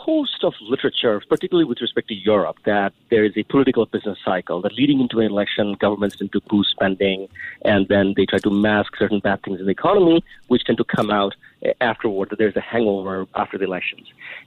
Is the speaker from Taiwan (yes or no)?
no; Singapore; my home country, Singapore